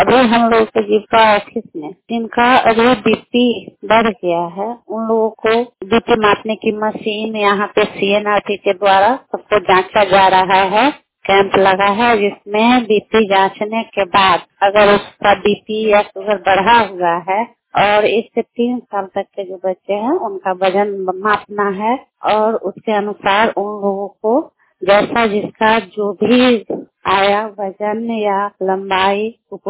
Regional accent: Bihar, India; और मैं गुर्मिया पंचायत की रहने वाली हूँ।

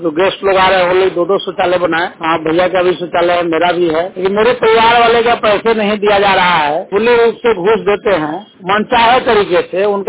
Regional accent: Bihar, India; ग्राम मुहाघाट जिला सीतामढ़ी बिहार बिहार का निवासी हूँ। प्रखंड सुनबरसा मेरे प्रखंड अंतर्गत मेरे पंचायत बगहा पंचायत

